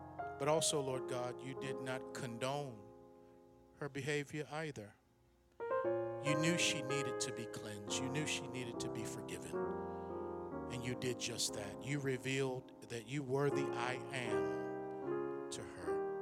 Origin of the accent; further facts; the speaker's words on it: Maryland, United States; she grew up in my hometown in Maryland